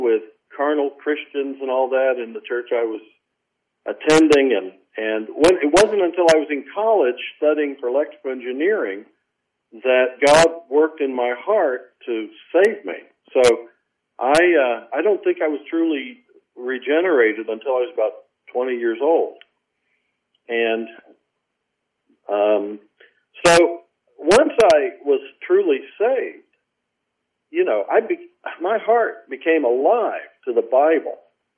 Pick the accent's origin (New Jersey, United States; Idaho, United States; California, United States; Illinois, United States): Illinois, United States; Chicago; born there; So I was born in Chicago, and my mother was Polish Roman Catholic, raised in South Chicago.